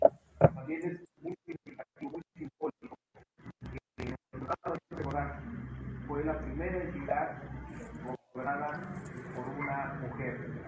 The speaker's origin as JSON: {"language": "Spanish", "region": "Colima", "country": "Mexico", "said": "con especial gusto de estar en mi tierra, en Colima"}